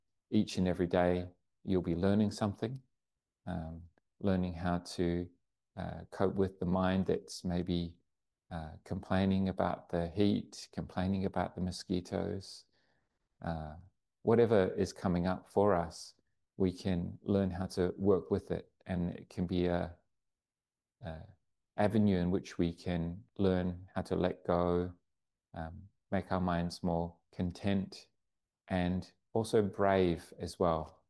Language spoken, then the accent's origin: English; Wellington, New Zealand; born there; to travel back to my hometown in New Zealand. I was born in Wellington, New Zealand.